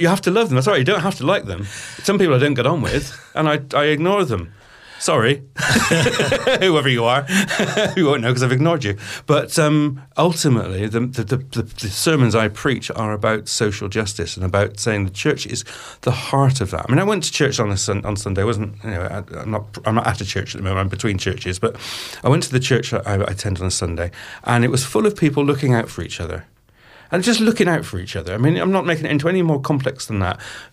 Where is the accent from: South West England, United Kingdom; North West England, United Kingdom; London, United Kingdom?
South West England, United Kingdom; Bristol; I come from Knowle in Bristol, South Bristol. I went to Merriwood Boys in Knowle West. You know, I've lived in that world and I love it.